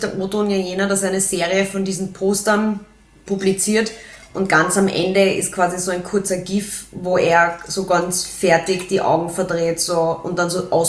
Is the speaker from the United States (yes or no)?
no; Austria; dass wir unterschiedliche Lebensstile haben und anders mit Dingen umgehen und charakterlich grundsätzlich als Österreicher anders sind